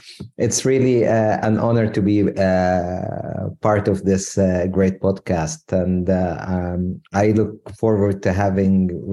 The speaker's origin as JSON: {"language": "English", "country": "Jordan", "tie": "born or raised there", "also_born_or_lived": "Arabian Gulf", "said": "I come from a family that I was raised in Jordan and the Arabian Gulf."}